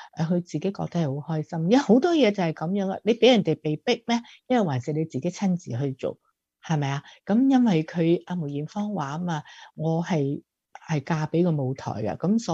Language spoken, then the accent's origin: Cantonese; China; 我们中国人呢就是说即是加多一年的嘛。